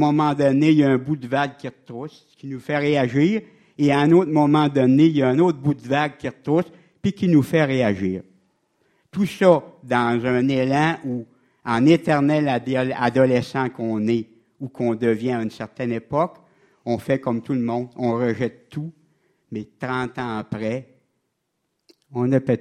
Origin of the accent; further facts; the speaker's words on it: Quebec, Canada; la Mauricie. Quand je vous dis, j'ai eu 60 ans